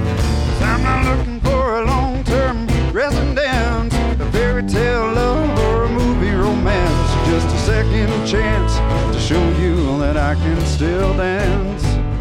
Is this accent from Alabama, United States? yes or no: yes; Alabama, United States; I grew up near Muscle Shoals, close enough, but far enough to keep me out of trouble.